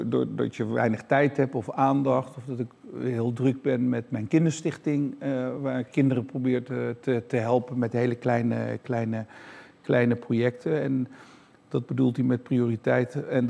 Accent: Netherlands; Ja, ik kom uit Nederland en ik loop je stage.

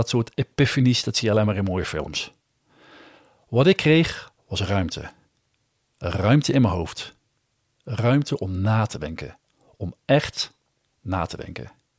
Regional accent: Hogerheide, North Brabant, Netherlands; plekken in Hogerheide die voor mij kenmerkend waren in mijn jeugd en opvoeding. Bijvoorbeeld het huis waar ik ben opgegroeid en zo, waar zoveel van mij werd verwacht.

